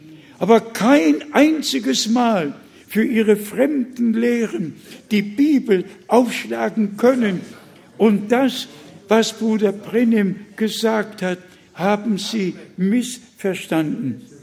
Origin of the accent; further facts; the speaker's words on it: Pomeranian Voivodeship, Poland; moved away; Ihr alle wisst, ich komme doch aus dem Preußen, Bistum. Ich komme nur aus dem Bezirk Danzig, noch nicht mal im Lande geboren, mit zwei Sprachen groß geworden.